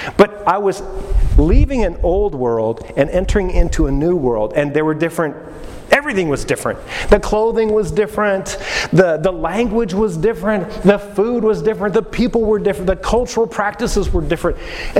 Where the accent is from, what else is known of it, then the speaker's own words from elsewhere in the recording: Canada; I came from Canada, and I had long underwear on.